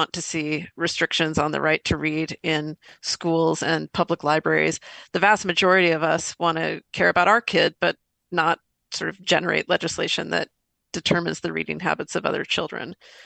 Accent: Boise, Idaho, United States; moved away as an adult; now in New York, United States; I was born and raised in Boise, Idaho. Lived over on Woodlawn Avenue as a kid. Went to Madison Junior or Madison Elementary, North Junior High, and Boise High, and am really proud of my Idaho heritage. I've lived in New York for the last 30 years

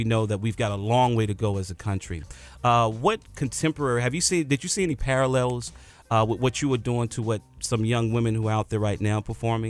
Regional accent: the South, United States; And, you know, I'm from the South

